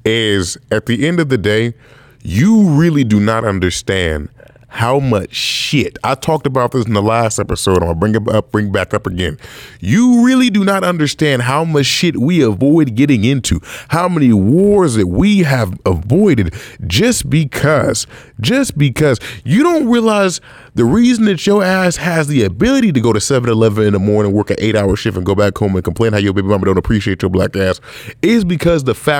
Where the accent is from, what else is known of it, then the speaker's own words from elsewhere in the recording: United States; I know because we grew up in America, we taught that this is the greatest country in the world